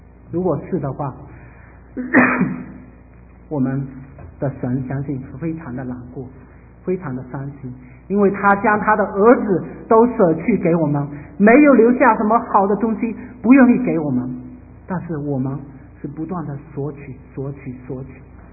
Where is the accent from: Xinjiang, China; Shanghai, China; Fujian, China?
Fujian, China; Fuzhou; 大部分我们福州人的一种现象，包括我自己曾经也做过